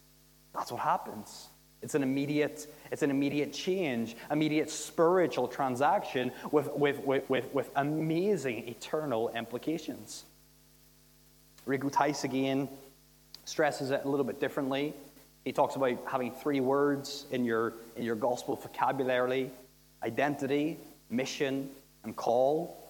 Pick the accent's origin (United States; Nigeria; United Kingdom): United Kingdom; Northern Ireland; in my home country in Northern Ireland.